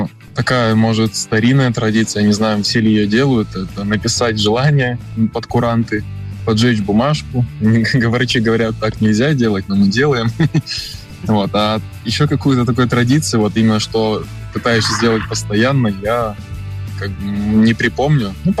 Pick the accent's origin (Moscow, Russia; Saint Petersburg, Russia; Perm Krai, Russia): Perm Krai, Russia; Perm; Я вырос в Перми, на Урале, в Поволжье